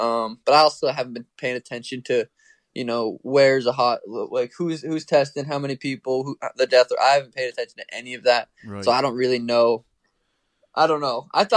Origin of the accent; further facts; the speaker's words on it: Ireland; But, I mean, my last name's … I am Irish, so it's, you know, makes sense.